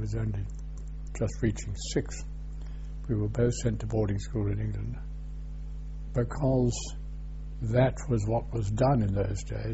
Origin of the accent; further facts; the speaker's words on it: Hong Kong; born there; I was born in Hong Kong, because my parents lived there for a very long time, my father for nearly 50 years.